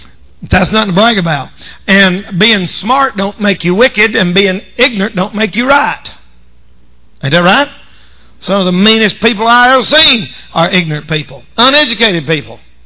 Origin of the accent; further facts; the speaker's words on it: the South, United States; I'm from the South and I'm a Southerner